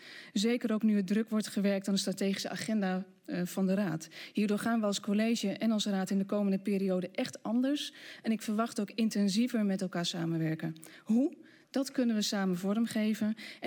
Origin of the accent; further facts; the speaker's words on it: Ommen, Overijssel, Netherlands; geboren en getogen in Ommen aan de Overijsselse Vecht, in een zoals dat toen heette arbeidersgezin, waarin mijn moeder en mijn vader met moeite de eindjes aan elkaar konden knopen. In 1986 ben ik als eerste uit de familie gaan studeren in Utrecht.